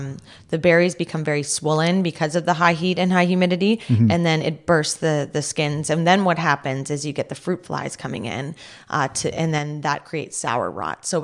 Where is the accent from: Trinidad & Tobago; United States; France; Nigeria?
France; now in Canada; But, when I came from France, wine is embedded in their culture.